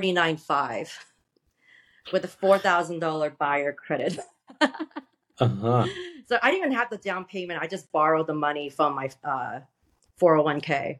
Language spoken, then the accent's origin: English; San Francisco, California, United States; during one of the first dot-com boom in the San Francisco Bay Area, I'm from San Francisco